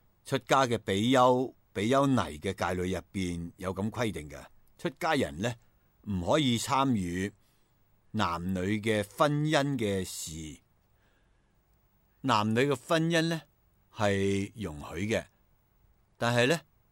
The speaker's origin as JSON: {"language": "Cantonese", "country": "China", "said": "我哋中国人嘅鼓励啊，本身亦系好好嘅"}